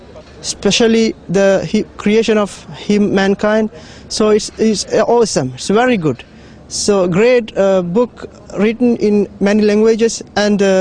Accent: Sri Lanka; from Sri Lanka.

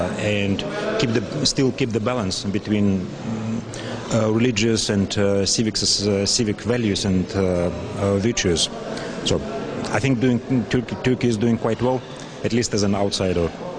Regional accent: Russia; also born or lived in Moscow; now in Netherlands; I'm from the Netherlands, originally from Russia, and I spent my time between the Netherlands and Russia, Moscow.

